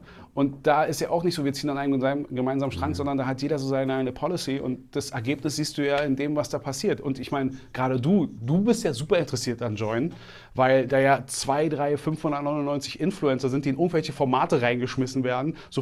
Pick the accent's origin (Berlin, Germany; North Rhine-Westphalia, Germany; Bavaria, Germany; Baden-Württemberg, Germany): Berlin, Germany; born there; ich bin gebürtiger Berliner, ich kenne die Stadt.